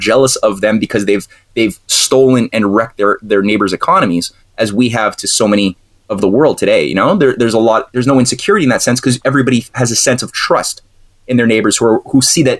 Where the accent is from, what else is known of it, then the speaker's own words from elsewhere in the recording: Canada; Being a Canadian